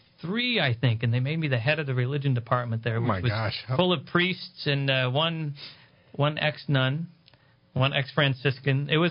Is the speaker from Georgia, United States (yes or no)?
no; California, United States; I think it's growing up in California, which everyone knows used to be part of Mexico